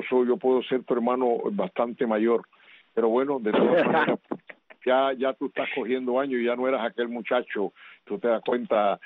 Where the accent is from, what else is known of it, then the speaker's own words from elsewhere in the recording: Cuba; moved away; yo salí de Cuba, como tú lo sabes, a principios de 1961, el 15 de mayo del 61, y más nunca he regresado a Cuba.